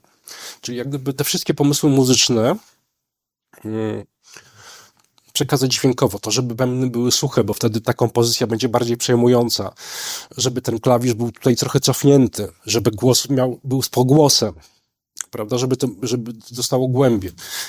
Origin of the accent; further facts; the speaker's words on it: Warsaw, Masovian Voivodeship, Poland; jestem patologicznym warszawiakiem. Ja się tutaj urodziłem